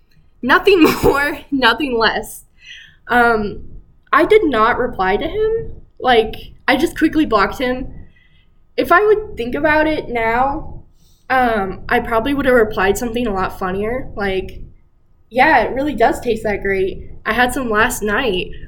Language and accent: English; Little Rock, Arkansas, United States; And I explained that I'm from Little Rock.